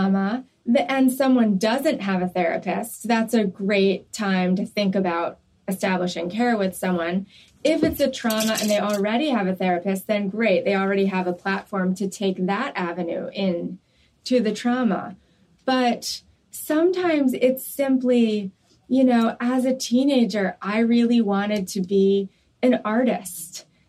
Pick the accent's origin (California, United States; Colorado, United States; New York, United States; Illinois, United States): New York, United States; I grew up in New York.